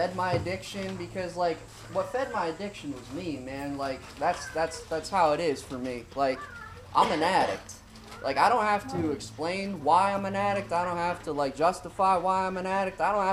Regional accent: Blairsville, Pennsylvania, United States; born there; I was born in Blairsville, Pennsylvania. Small town, bottom part of Indiana County. Wasn't a whole lot going on there, you know, it's just your typical small town.

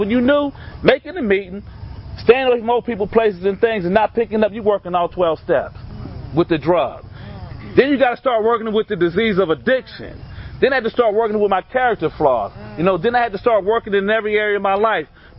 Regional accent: Pittsburgh, Pennsylvania, United States; I'm from Homewood, one of the toughest neighborhoods in Western Pennsylvania.

